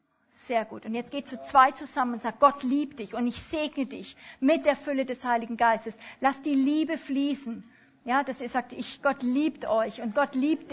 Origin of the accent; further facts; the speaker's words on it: Germany; now in Switzerland; Vater, wir brauchen es als Deutsche, aber hier in der Schweiz auch.